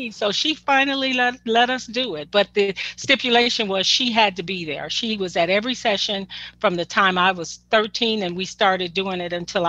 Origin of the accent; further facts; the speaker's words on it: Detroit, Michigan, United States; I mean, you know, we're from Detroit.